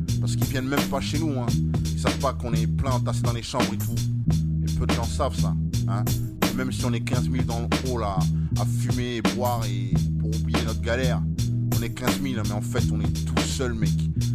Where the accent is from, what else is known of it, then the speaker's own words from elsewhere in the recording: Paris, Île-de-France, France; Moi, je viens de Paris. Hein. Je viens de Paris. Je suis arrivé dans 19, dans ma thèse. J'avais 5 piges et j'en ai 23, mec.